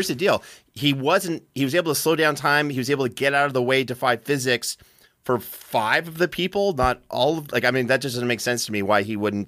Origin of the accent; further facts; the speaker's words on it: Canada; now in United States; are you somehow saying I'm lesser because of I'm a Canadian immigrant to this great country, Ray Stakanis?